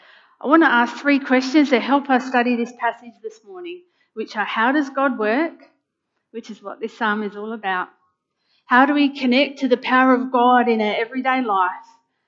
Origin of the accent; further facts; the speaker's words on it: Australia; As an Australian culture, we love our sport and we love our sporting heroes.